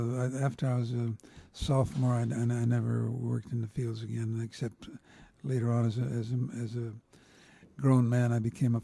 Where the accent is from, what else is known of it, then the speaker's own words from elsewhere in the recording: Hollister, California, United States; also born or lived in San Juan Bautista; In San Benito County, in Hollister. The San Juan Bautista did not have a high school, so I went to high school in Hollister